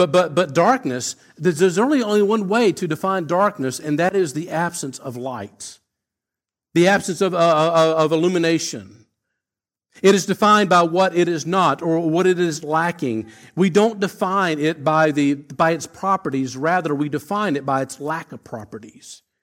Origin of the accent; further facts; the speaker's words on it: South Carolina, United States; in case you are new to our church here this morning and you haven't figured out my accent yet, I'm originally from South Carolina, over on the east coast of the U.S.